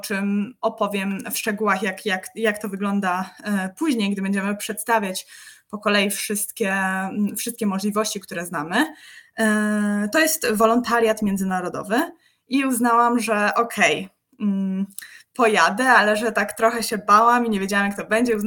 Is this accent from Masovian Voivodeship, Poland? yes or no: yes; Warsaw, Masovian Voivodeship, Poland; moved away as an adult; now in Czech Republic; Jestem z Warszawy i obecnie mieszkam w Czechach. Przeprowadziłam się tutaj 2 lata temu.